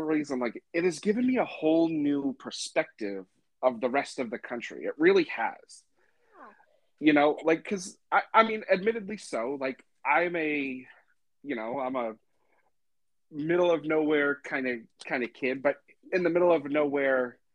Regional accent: New England, United States; And so like growing up, you kind of have that bias where it's like, yeah, I'm from New England. Like I'm better than you.

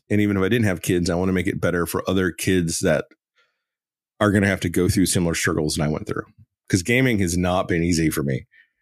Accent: Alabama, United States; And growing up in Alabama, I also went to college in Auburn.

